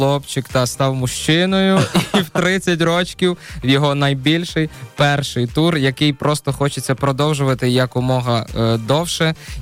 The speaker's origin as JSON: {"language": "Ukrainian", "town": "Pivdennoukrainsk", "region": "Mykolaiv Oblast", "country": "Ukraine", "said": "Певно, це моя рідна область. Я з Миколаївської області, з міста Південно-Українського."}